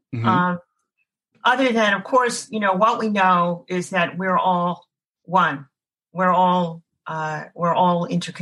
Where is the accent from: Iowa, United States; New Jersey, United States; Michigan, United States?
New Jersey, United States; I volunteered with children in the town that I grew up in New Jersey.